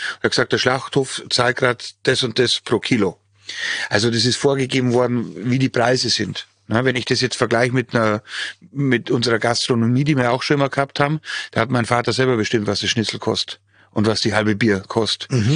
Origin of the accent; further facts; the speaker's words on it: Bavaria, Germany; Und ich komme ja aus dem Bayerischen Wald